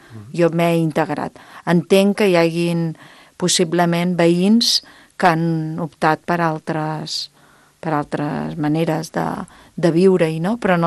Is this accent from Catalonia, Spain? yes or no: yes; Lleida, Catalonia, Spain; born there; also born or lived in Torrelavit / Vilafranca del Penedès / Barcelona; jo ja vaig néixer a Lleida, vaig estar a Torrelavit uns anys, després vaig anar als 16 anys cap a Vilafranca, al Penedès, mm-hmm. I després quan em vaig casar me'n vaig anar a viure a Barcelona, 10 anys, i després doncs vaig tornar a Sant Miquel.